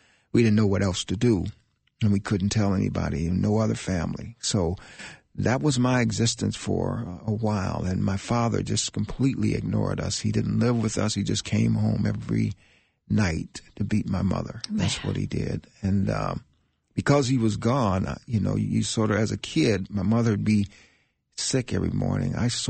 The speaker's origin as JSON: {"language": "English", "town": "Selma", "region": "Alabama", "country": "United States", "tie": "born there", "said": "I was born in Selma, Alabama, and to a wonderful, wonderful family."}